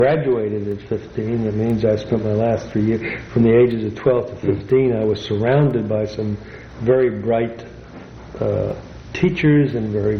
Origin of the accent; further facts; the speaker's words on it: New York City, New York, United States; Well, it was part of the time that I was there was we moved there just about the early stages of the Depression